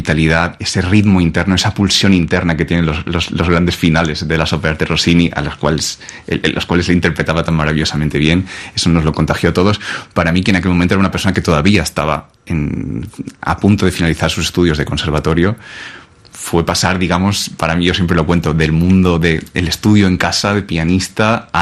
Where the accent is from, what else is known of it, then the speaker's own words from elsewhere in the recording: Riba-roja de Túria, Valencian Community, Spain; todo surgió con el conservatorio de mi pueblo, de Ribarroja. Vivía al lado.